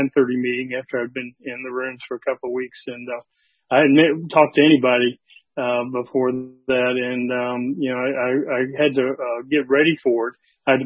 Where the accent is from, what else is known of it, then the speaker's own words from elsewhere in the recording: Atlanta, Georgia, United States; born there; Which I was born here in Atlanta on June 10th, 1952.